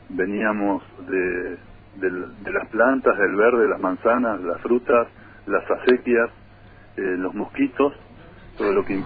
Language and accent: Spanish; Comodoro Rivadavia, Chubut, Argentina; terminé el colegio, yo estaba decidido a estudiar comunicación social y me fui desde Comodoro a Roca, a General Roca Avedo, a inscribirme en la universidad